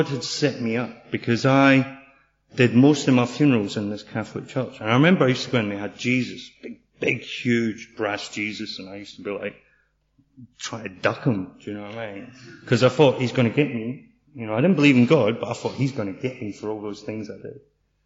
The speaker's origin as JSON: {"language": "English", "region": "Scotland", "country": "United Kingdom", "tie": "born or raised there", "said": "I was brought up just outside Glasgow, and I was brought up in the blue side, you know."}